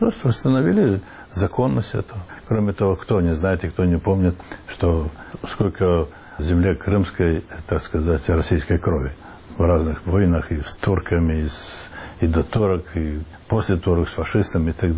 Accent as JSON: {"language": "Russian", "region": "Transnistria", "country": "Moldova", "tie": "born or raised there", "said": "Я оттуда, из Приднестровья родом."}